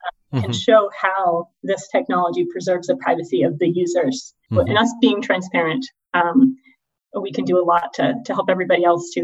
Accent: Arizona, United States; So I'm from Arizona originally, my family. And right now I'm in Arizona with family during, until things get back to normal.

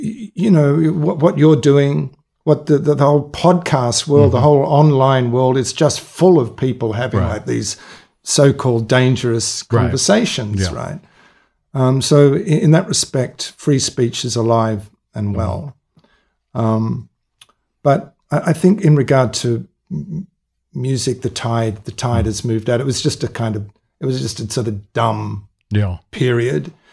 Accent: Melbourne, Victoria, Australia; I was raised in Melbourne. I was just grew up in Jewish areas.

